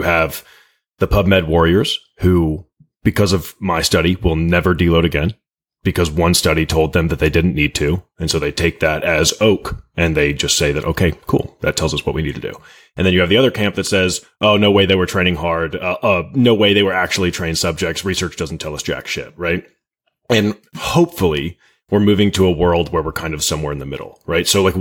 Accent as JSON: {"language": "English", "region": "Alabama", "country": "United States", "lives_now": "New York City, United States", "said": "So I'm from Alabama. So I didn't just on a whim come to Lehman College, a small CUNY college in the Bronx in New York, just cause, you know what I mean?"}